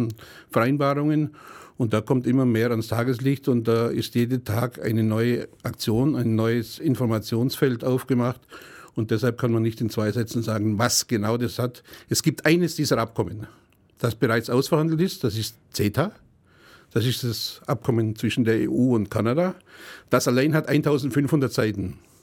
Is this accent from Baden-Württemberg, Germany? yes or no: no; Senden, Bavaria, Germany; Ich komme aus Senden, aus Bayern und habe hier in Ulm 20 Jahre gearbeitet bei der Gewerkschaft.